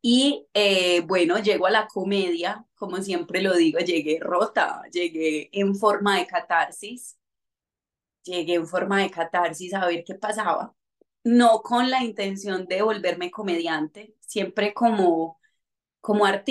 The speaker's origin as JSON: {"language": "Spanish", "region": "Antioquia", "country": "Colombia", "said": "Mentira, soy muy exagerada como buena paisa."}